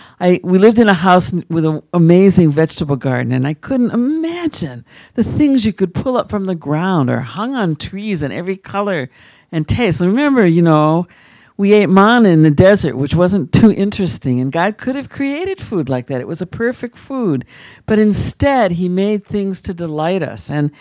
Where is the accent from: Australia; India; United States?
United States; Holyoke, Massachusetts; also born or lived in Hartford; I come from a traditional Jewish family. I grew up in Holyoke, Massachusetts, actually. Was born in Hartford